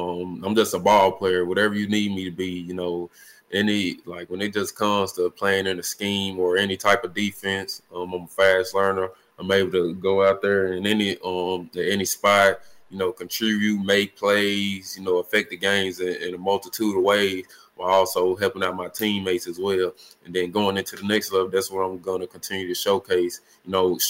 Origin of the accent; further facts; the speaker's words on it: Jackson, Mississippi, United States; I'm going to be right here in my hometown, Jackson, Mississippi.